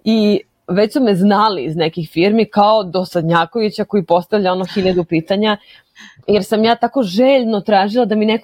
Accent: Serbia; to nešto drugačije od ove opere kakva je kod nas u Srbiji

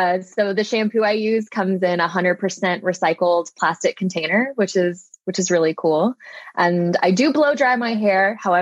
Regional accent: Little Rock, Arkansas, United States; So I'm from Arkansas.

